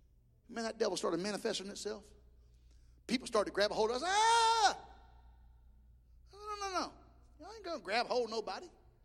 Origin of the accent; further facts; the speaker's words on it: Alabama, United States; accent: Alabama; But when I get around my brothers, my Alabama accent comes back strong.